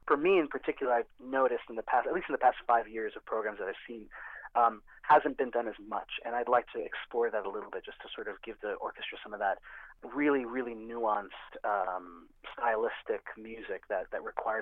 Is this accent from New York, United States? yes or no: yes; New York, United States; born there; I mean, I have a Hispanic background. I'm American. You know, I was born in New York. But I do speak Spanish fluently